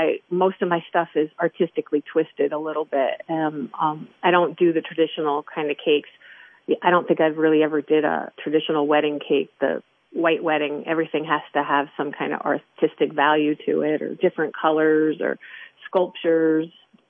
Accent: Liberty, New York, United States; Well, locally, I grew up in Liberty, New York. My father went to Liberty, and his sister, all my siblings went to Liberty. So I'm a Liberty girl, Sullivan County girl.

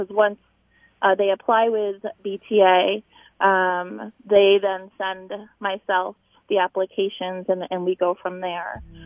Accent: Ithaca, New York, United States; now in Honesdale, United States; So I'm originally from Ithaca, New York, and I moved here about 4 years ago to the Wilkes-Barre area, and then ended up about a year and a half, almost 2 years ago now, moved to Honesdale.

